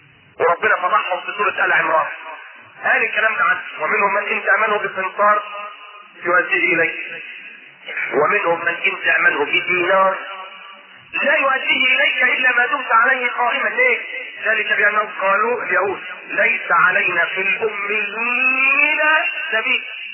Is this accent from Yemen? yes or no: no; Egypt; ومن قبله سليمان خاطر ومن قبله ايضا كان عندنا في مصر